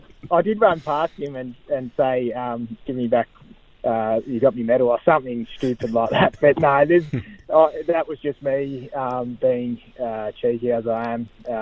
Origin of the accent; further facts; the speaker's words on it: Greensborough, Victoria, Australia; born there; I was born in Greensboro Hospital. It's not there anymore.